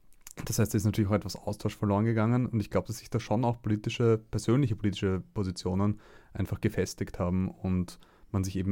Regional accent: Vienna, Austria; Also ich brauche mir als Wiener keine Sorge machen, dass neben meinem Haus ein Windrad aufgestellt wird.

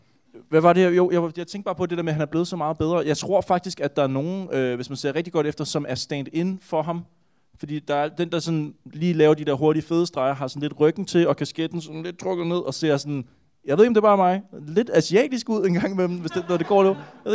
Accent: Sorø, Zealand, Denmark; da jeg voksede op i Sorø

